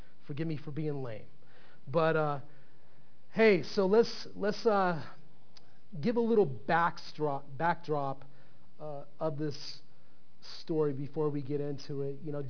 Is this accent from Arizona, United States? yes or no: yes; Tucson, Arizona, United States; So, yeah, we're from Tucson, Calvary, Tucson, and we just left 109-degree temperature today to be with you guys.